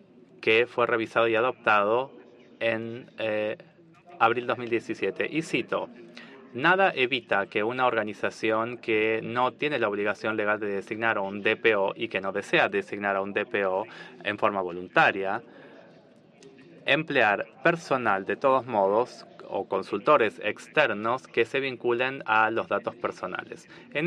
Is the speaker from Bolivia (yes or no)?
no; Kazakhstan; soy de Kazajstán y soy becaria, soy recién llegada.